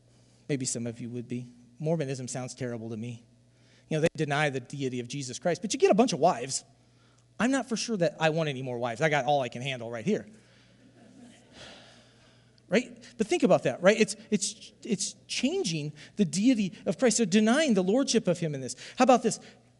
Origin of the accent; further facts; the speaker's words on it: Iowa, United States; I can't pronounce a Greek word, so I didn't even put it in there because I'm from Southeast Iowa.